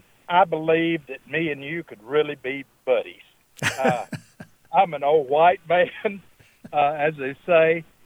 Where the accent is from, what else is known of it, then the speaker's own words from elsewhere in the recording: the South, United States; I'm from the South, and I was very prejudiced.